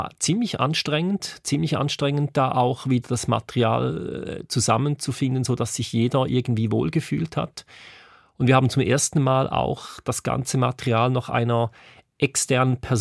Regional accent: Thurgau, Switzerland; ich komme ja aus dem Kanton Thurgau und die Band spielt in Winterthur und die haben natürlich einen eigenen Dialekt. Das heißt, ich musste immer auch ein bisschen meinen Dialekt anpassen.

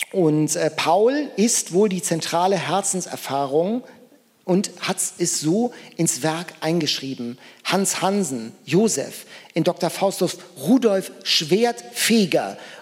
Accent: Lübeck, Schleswig-Holstein, Germany; ich komme ja aus Lübeck

